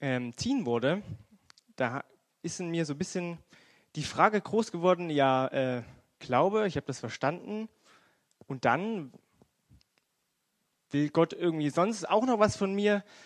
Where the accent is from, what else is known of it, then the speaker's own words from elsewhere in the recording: Aue, Saxony, Germany; ich komme aus dem Erzgebirge, aus der kleinen Stadt Aue.